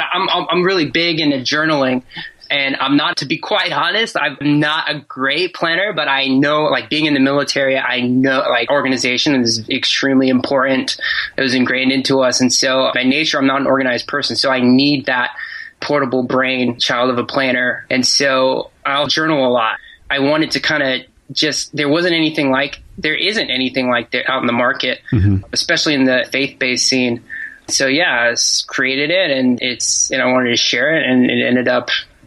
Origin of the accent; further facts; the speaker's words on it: Monterey, California, United States; now in New York City, United States; I got one friend that loves to call me … But I grew up in Monterey, California, graduated from San Jose State in 2010.